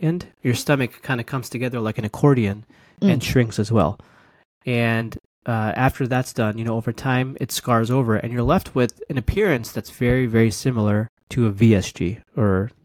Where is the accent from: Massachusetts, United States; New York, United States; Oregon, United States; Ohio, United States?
New York, United States; Utica; also born or lived in Albany, New York; So I'm from Albany, New York, capital of New York and upstate. So a little bit about myself, I grew up in Utica, which is a small town in upstate New York